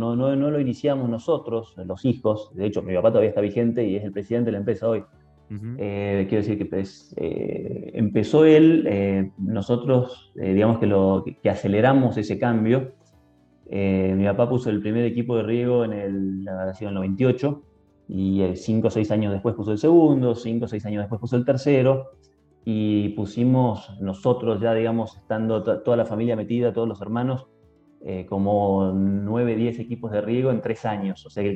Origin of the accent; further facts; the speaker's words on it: Argentina; also born or lived in Canada; Mis padres en el año 78 emigran a Canadá. De hecho, yo nací ahí, yo soy canadiense. Hicieron carrera en Canadá y en el 86 volvieron a Argentina.